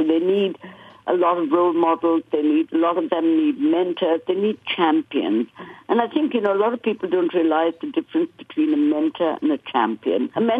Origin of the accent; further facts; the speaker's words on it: India; when I was growing up in India